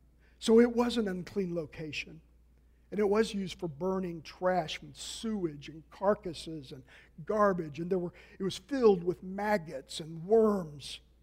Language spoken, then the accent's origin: English; Kansas City, United States; because I know when I grew up in Kansas City as a teenager, I loved taking the trash out